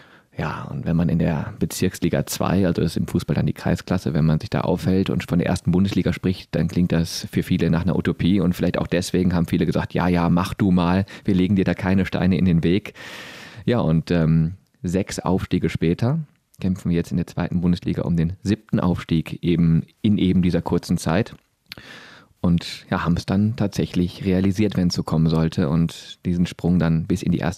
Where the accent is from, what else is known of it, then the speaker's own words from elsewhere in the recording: Remscheid, North Rhine-Westphalia, Germany; Ich bin ja Remscheider, in Remscheid geboren, wohne in Remscheid, seit 1996 Mitglied im Remscheider TV.